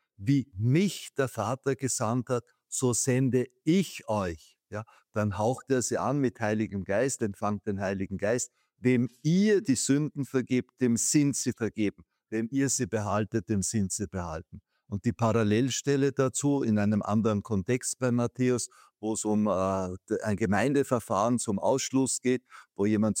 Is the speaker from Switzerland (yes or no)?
no; Vienna, Austria; born there; Ich bin ein geborener Wiener